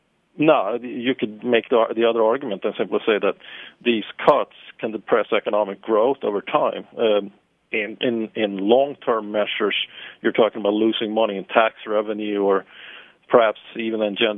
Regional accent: Sweden; I'm from Sweden as well

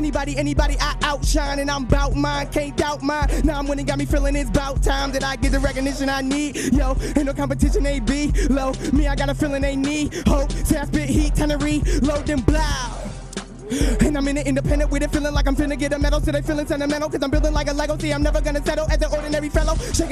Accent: Auburn, New York, United States; I'm from Auburn, New York, but Upstate, I rep it to the death because Auburn's a small town, man.

